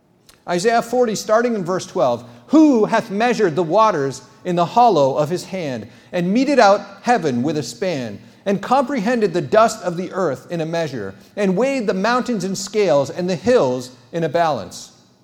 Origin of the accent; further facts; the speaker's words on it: United States; I'm an American emergency room doctor